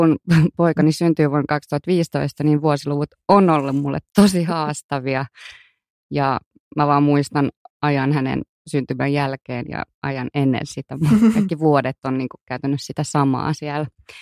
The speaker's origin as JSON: {"language": "Finnish", "town": "Helsinki", "region": "Uusimaa", "country": "Finland", "tie": "born or raised there", "said": "Mä oon siis Meilahdesta kotosi Helsingistä ja... Sitten mun kaikki siskot on käynyt Munkkiniemen ala-astetta ja mä olin päiväkodissa Munkkiniemessä Kaartintorpassa"}